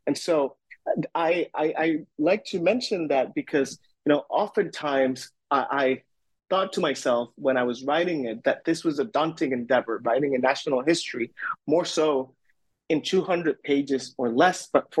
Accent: Aguadilla, Puerto Rico; moved away as an adult; now in United States; but I was brought to Puerto Rico 2 weeks after, and I was raised in Aguadilla, which is on the western coast of the archipelago.

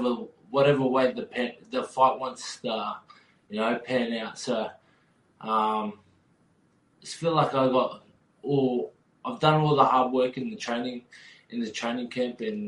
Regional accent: Australia; I was born and raised in Australia

